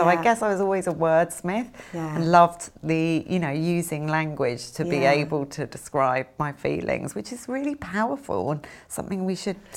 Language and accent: English; London, United Kingdom; I was born to teachers. My father was a head teacher of a school in London. My mum, a music and English teacher.